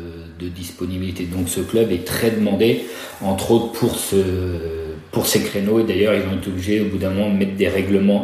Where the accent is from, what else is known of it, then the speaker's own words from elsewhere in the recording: Nantes, Pays de la Loire, France; je suis revenu dans ma région natale, donc à Nantes.